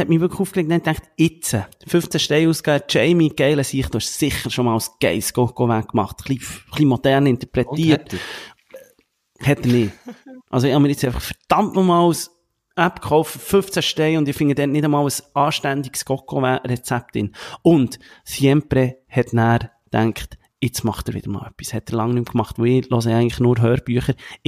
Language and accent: German; Colombia; Ja, als Kolumbianer, für mich ist es halt schwierig.